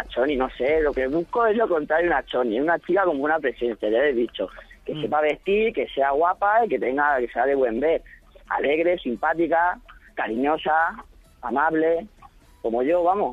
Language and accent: Spanish; Barcelona, Catalonia, Spain; born there; also born or lived in Tarragona; nací en Barcelona, me fui a Tarragona, después he estado trabajando al extranjero un par de años y ahora me he vuelto aquí y aquí estoy ahora.